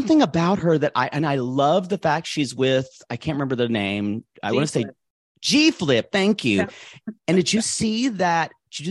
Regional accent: the South, United States; I grew up in the South. There's something about her that reminds me of every girl I went to high school with.

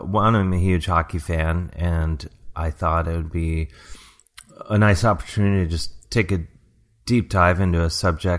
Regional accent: Cleveland, Ohio, United States; being from Cleveland, we only had an NHL team for 2 years

